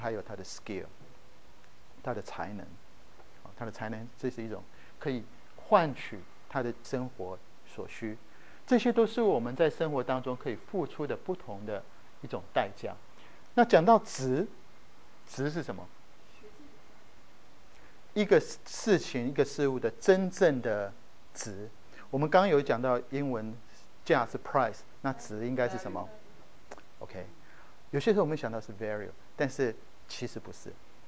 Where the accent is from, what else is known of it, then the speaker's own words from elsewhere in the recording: Taiwan; 我如果是在台湾，我从台湾来，从小爸妈就叫我们好好读书